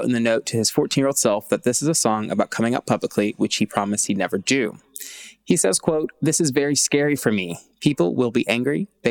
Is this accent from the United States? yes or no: yes; Tennessee, United States; Like, I'm from Tennessee.